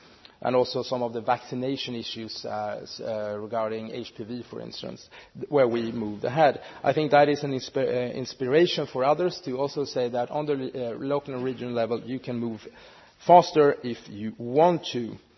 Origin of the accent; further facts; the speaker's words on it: Stockholm County, Sweden; Well, actually, I'm from Sweden.